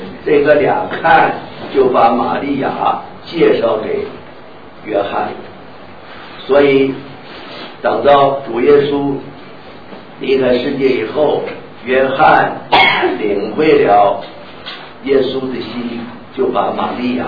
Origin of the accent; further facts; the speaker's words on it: China; 我们中国人呢，古时候人呢都讲到孝道